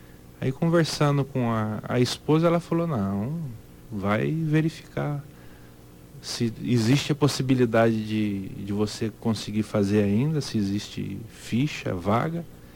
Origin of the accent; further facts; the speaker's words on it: Dourados, Mato Grosso do Sul, Brazil; Dourados.